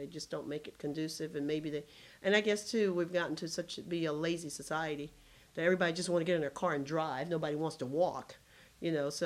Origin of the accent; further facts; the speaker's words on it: Atlanta, Georgia, United States; everybody knows I'm from Atlanta